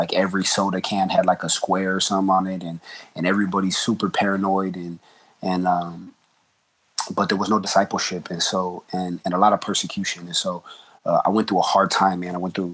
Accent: Los Angeles, California, United States; And growing up in Los Angeles, like, gangbanging is where it's at.

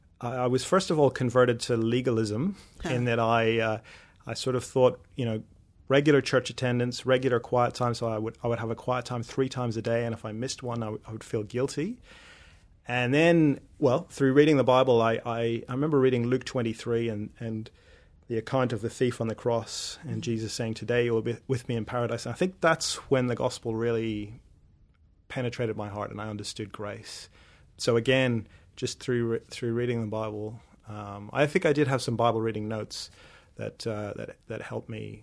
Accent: Northern Ireland, United Kingdom; accent: Northern Irish; No, I feel ashamed of my my lack of Northern Irish accent.

